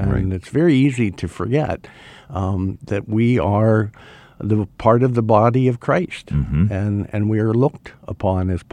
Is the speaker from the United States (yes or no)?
yes; Pittsburgh, Pennsylvania, United States; Well, I was raised in the Pittsburgh, Pennsylvania area. My family and I were members of the Serbian Eastern Orthodox Church.